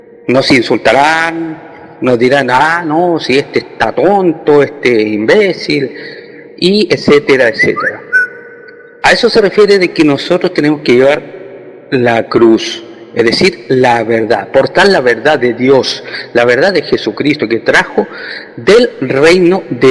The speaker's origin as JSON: {"language": "Spanish", "country": "Chile", "said": "de Chile."}